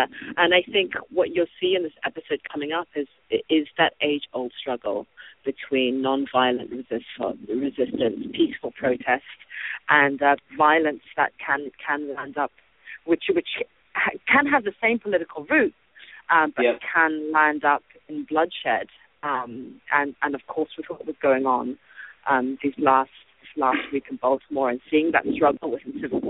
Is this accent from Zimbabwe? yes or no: yes; Zimbabwe; I was born in Zimbabwe at a time when my country was going through its independence struggle. I was born during a war in which my people had taken arms to fight against a settler colonial regime and chose armed struggle. And now I come from Zimbabwe